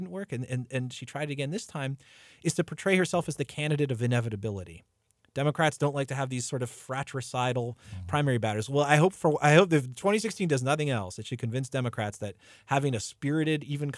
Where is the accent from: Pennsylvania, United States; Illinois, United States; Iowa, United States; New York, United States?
Pennsylvania, United States; Upper St. Clair; I grew up in Upper St. Clair, and I always get curious, kind of how do those folks vote?